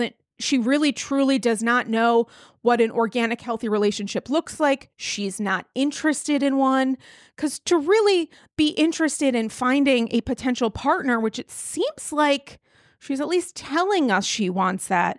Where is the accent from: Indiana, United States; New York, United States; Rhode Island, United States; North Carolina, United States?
Rhode Island, United States; I'm from Rhode Island, smallest state with the greatest accent.